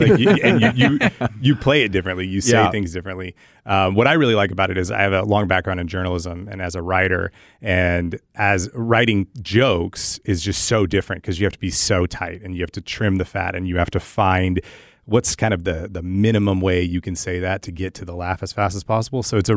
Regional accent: Tyler, Texas, United States; but I'm from Tyler. I grew up in Tyler, Texas.

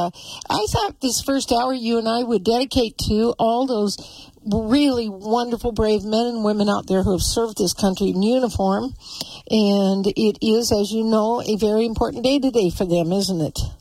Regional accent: Billings, Montana, United States; also born or lived in Bozeman; I am from Bozeman, Montana, although I did grow up here in Billings as … of Poly Drive School, Lewis and Clark School.

